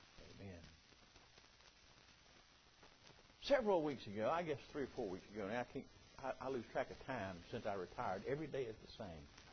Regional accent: United States; Now, I was born and raised down here in North South Carolina. We're country folk.

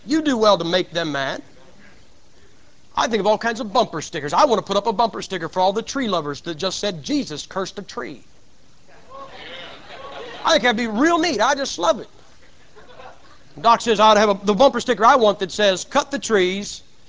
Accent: Massillon, Ohio, United States; Now, I'm from Maslin, Ohio. That's where football started.

